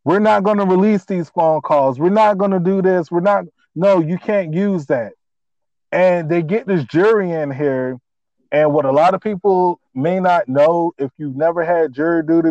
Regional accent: Florida, United States; And I am from Florida, you know, just to put that out there.

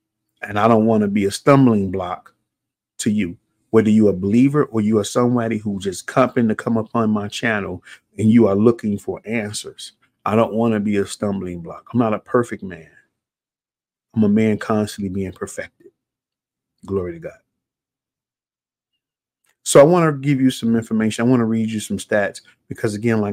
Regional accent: United States; Yeah, I'm a pastor. Yeah, I'm an American pastor.

